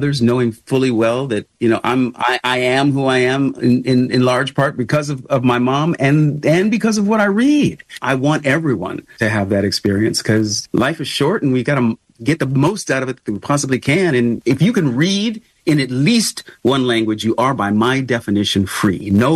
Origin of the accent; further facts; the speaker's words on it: United States; I've always known that I'm an American